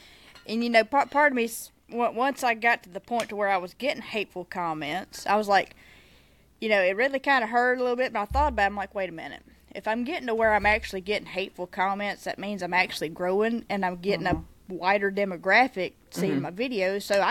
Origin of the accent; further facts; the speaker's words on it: Mississippi, United States; accent: Mississippi; I've had folks comment and pick it on me because of my accent, because I'm from Mississippi such as that.